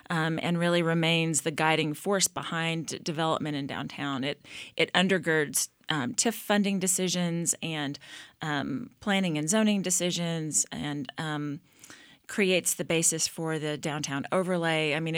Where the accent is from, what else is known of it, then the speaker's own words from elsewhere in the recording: Hillsboro, Texas, United States; now in Waco, United States; But I grew up in Hillsboro, so Waco was the big city for me growing up.